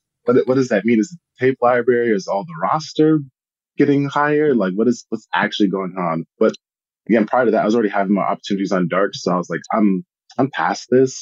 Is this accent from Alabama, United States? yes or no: no; Minnesota, United States; born there; I mean, I was born in Minnesota.